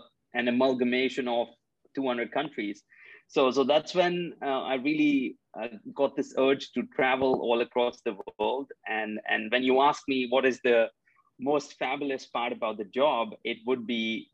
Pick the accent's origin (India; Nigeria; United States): India; when I was growing up, I grew up in India.